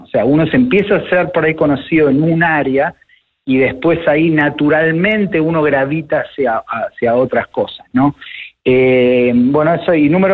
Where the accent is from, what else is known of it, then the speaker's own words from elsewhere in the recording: Argentina; also born or lived in New Jersey, United States; now in Miami, United States; yo crecí en Argentina, nací en New Jersey, yo crecí en Argentina y hace ahora 20 años que estoy en Miami